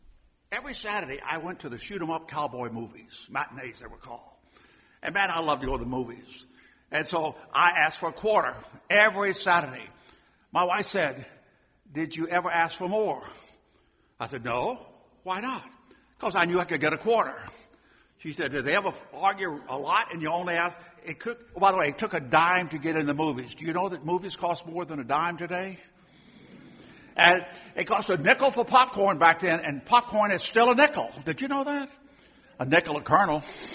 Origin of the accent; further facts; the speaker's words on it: Savannah, Georgia, United States; I was born in Savannah, Georgia. My mother met my father at a dance. And a little kid, I was drawn to all the taverns and the speakeasies in Savannah.